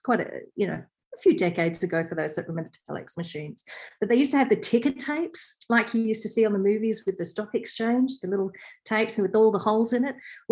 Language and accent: English; Australia; now in France; I am an Aussie, born and bred.